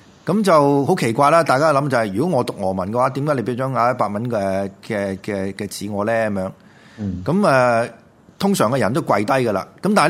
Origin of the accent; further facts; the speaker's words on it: Hong Kong; 即係我啱啱嗰度冇香港人或者即係得我係香港人啦